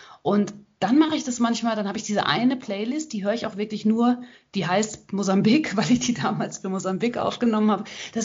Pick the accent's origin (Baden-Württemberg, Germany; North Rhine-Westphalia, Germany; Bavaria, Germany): North Rhine-Westphalia, Germany; Hagen; ich komme aus Hagen, wie … ihre gesamte Band eben auch.